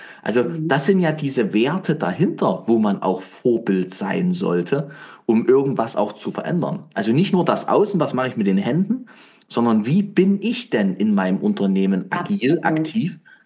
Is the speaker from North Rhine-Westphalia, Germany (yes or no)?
no; Leipzig, Saxony, Germany; ich bin ja Leipziger